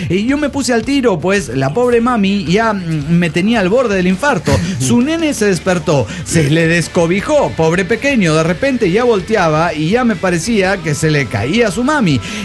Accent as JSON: {"language": "Spanish", "region": "Cochabamba", "country": "Bolivia", "said": "de Cochabamba, Bolivia."}